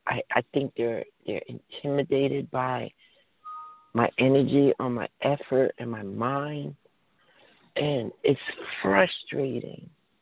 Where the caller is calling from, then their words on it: New Jersey, United States; I'm calling from New Jersey.